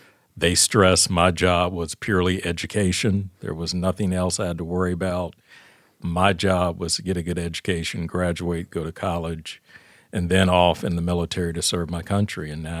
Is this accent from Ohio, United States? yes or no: yes; Cincinnati, Ohio, United States; Born and raised in Cincinnati, went to Roger Bacon High School, attended grade school at St. Francis Serif School downtown, went off to college at Carson Newman College